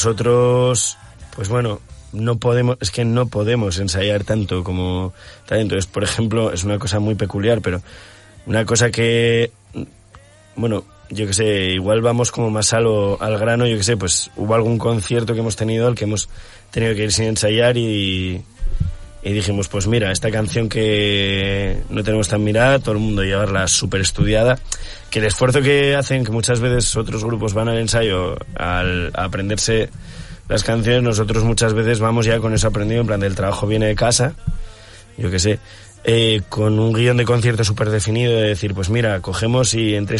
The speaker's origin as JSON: {"language": "Spanish", "town": "Gijón", "region": "Asturias", "country": "Spain", "lives_now": "Madrid, Spain", "said": "nosotros somos de Gijón, de Asturias."}